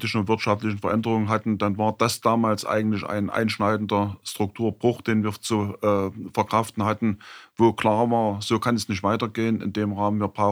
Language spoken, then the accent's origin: German; Altenburg, Thuringia, Germany; Ja, ich bin aus der Region, konkret gebürtiger Altenburger, habe in Halle Geographie studiert